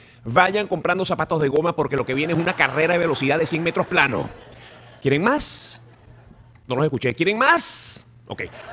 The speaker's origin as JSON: {"language": "Spanish", "country": "Venezuela", "said": "Como venezolano, pocas cosas me sorprenden."}